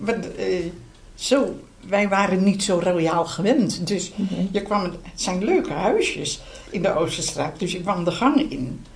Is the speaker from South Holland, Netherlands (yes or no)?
yes; Gouda, South Holland, Netherlands; born there; Ik ben geboren in Gouda.